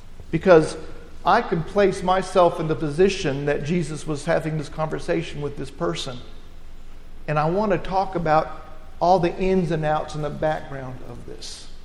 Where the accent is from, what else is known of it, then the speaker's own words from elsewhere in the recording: New Mexico, United States; born there; That's how I got to New Mexico. That's how I was born in New Mexico.